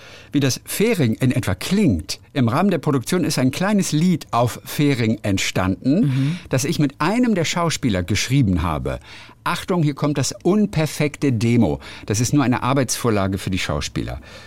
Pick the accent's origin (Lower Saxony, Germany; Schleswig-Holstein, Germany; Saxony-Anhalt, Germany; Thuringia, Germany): Schleswig-Holstein, Germany; Niebüll; So spricht man in Niebel, auf dem Festland, wo ich herkomme, zum Beispiel das Bökingharder Friesisch.